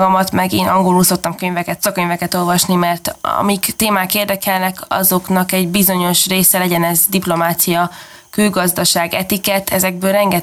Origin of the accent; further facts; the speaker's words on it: Hungary; nyilván miután magyar vagyok, és a hazám az első nekem is, legyen az egy magyar ember.